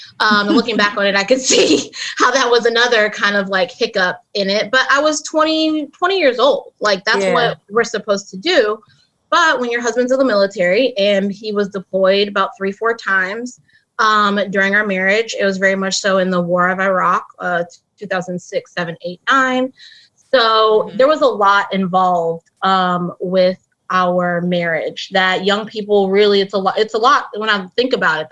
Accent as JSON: {"language": "English", "town": "Chicago", "region": "Illinois", "country": "United States", "moved": "yes", "said": "But I'm originally from Chicago. I'm a Chi-Town girl at heart. Been in the DMV."}